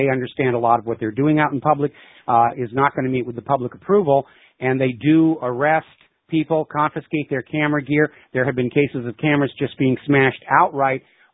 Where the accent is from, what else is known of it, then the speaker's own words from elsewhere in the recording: New Hampshire, United States; I'm a Republican. I was raised in New Hampshire.